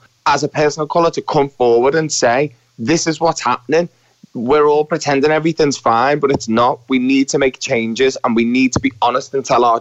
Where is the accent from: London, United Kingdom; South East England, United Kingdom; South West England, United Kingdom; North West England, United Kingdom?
North West England, United Kingdom; Crosby; also born or lived in Toxteth; Yeah, I grew up in Crosby. I was born in Toxteth.